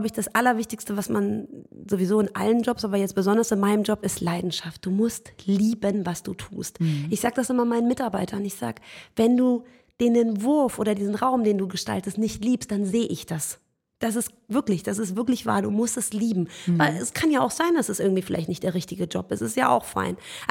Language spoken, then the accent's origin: German; Germany; ich bin Deutsche und Iranerin aus den Wurzeln